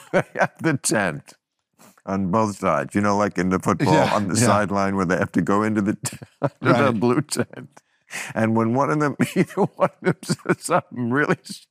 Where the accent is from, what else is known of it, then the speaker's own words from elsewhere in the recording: New Jersey, United States; And my home state, New Jersey, the Borgata on May 18th